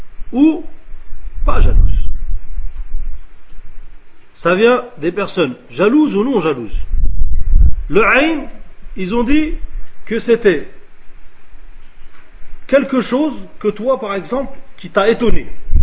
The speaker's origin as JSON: {"language": "French", "country": "Algeria", "said": "Vous savez que là-bas, chez nous, en Algérie, et peut-être dans les autres pays du Maghreb"}